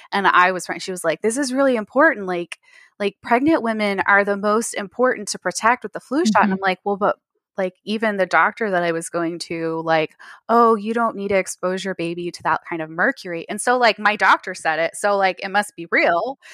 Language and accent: English; Texas, United States; I'm in Texas.